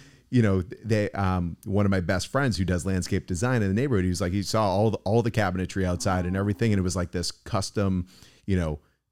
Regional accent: Easton, Massachusetts, United States; also born or lived in Newton; In a town called Easton. South Shore.

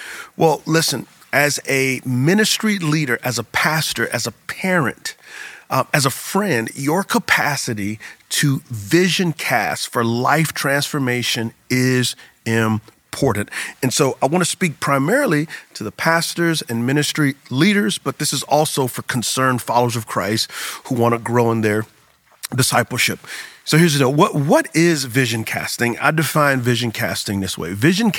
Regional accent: San Antonio, Texas, United States; I am from San Antonio, Texas, and there's a phenomenon in Texas called Friday Night Lights.

